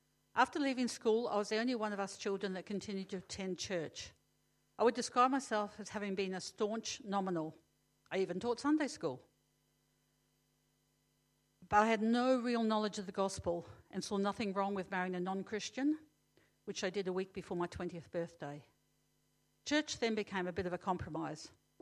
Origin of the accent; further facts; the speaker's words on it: New Zealand; born there; I'm an old lady. I was born in New Zealand, and my mother was a committed Anglican, and my father was agnostic